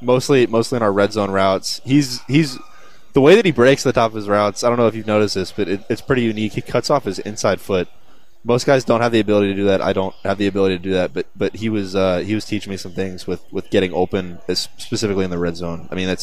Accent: Chapel Hill, North Carolina, United States; I grew up in Chapel Hill too, so I've got the ability for more family friends to come out to games.

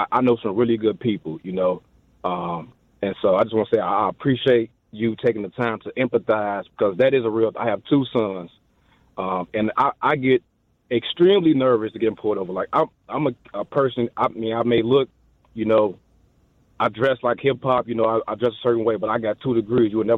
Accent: Chicago, Illinois, United States; I grew up in one of the worst neighborhoods in Chicago, maybe the next. I grew up in Austin.

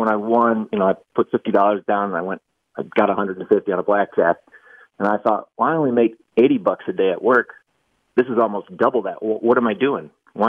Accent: Michigan, United States; I grew up in Michigan, so I'm a Detroit sports fan.

